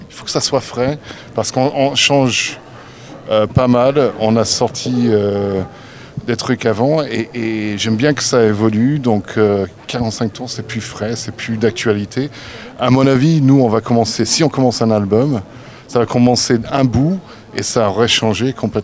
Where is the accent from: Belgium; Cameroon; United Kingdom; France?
United Kingdom; England; on a voyagé beaucoup, on a grandi en Angleterre.